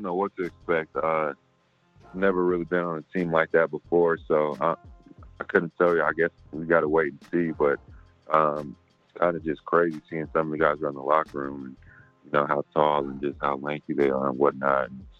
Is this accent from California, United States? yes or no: yes; California, United States; also born or lived in Sacramento; Yeah, I grew up in the Bay, and then I moved to Sac around middle school.